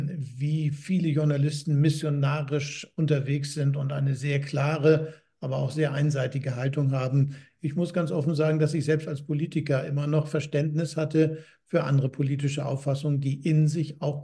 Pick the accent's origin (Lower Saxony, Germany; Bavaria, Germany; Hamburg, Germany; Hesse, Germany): Hamburg, Germany; in meiner Heimat Hamburg-Bergedorf